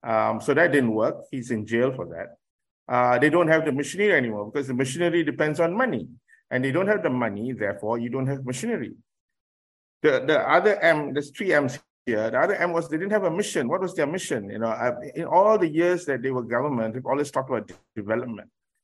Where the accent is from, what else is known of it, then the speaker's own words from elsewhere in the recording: Malaysia; I think as a nation, as peoples of a nation, we are quite united being Malaysian